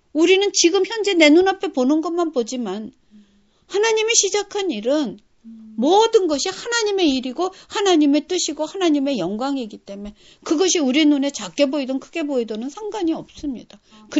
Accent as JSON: {"language": "Korean", "country": "South Korea", "also_born_or_lived": "Japan", "said": "제가 일본에서 살때 어떤 생각을 했냐면, 저는 대한민국 사람의 대표 같아요."}